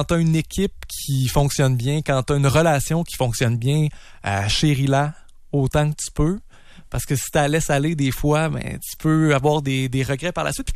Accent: Quebec, Canada; C'est tout le temps l'affaire qui nous ressort quand on dit qu'on est du Québec.

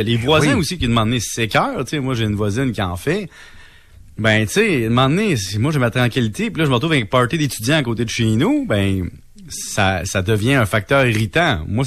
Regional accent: Salaberry-de-Valleyfield, Quebec, Canada; Tu sais, moi, je viens de Salaberry de Valleyfield.

